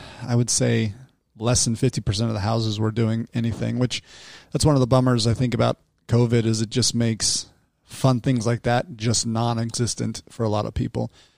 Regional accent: Salt Lake City, Utah, United States; now in Arizona, United States; I grew up in Salt Lake City, Utah, and for some reasons, Utah loves Halloween.

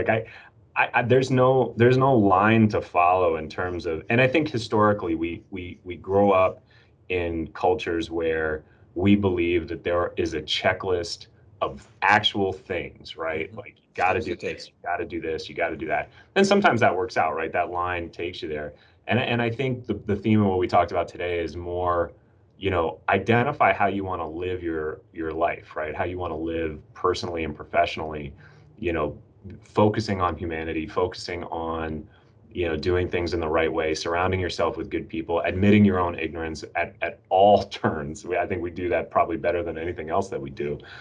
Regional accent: Washington, District of Columbia, United States; born there; I grew up, I was born in Washington, D.C., actually. My mom was in the Army. So I was born at the medical center here, which has now been torn down, but I live very close to it.

